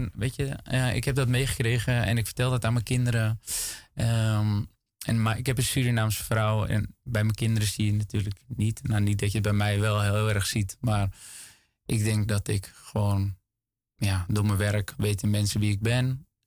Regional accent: Amsterdam, North Holland, Netherlands; ben ik echt een Molukker, maar ben ik vooral echt een Amsterdammer.

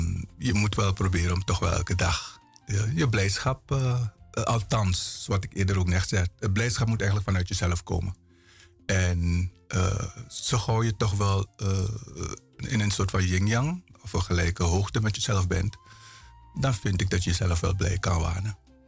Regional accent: Paramaribo, Suriname; Ik ben in Paramaribo opgegroeid.

